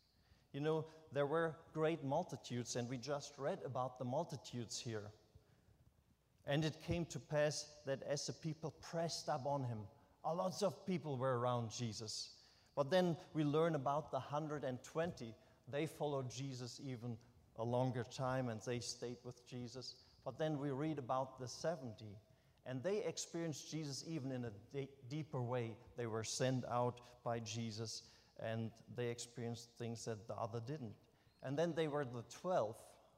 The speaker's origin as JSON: {"language": "English", "country": "Germany", "tie": "born or raised there", "said": "I was raised in the Lutheran church because we have in our village a Lutheran church, and that's how it was in Germany."}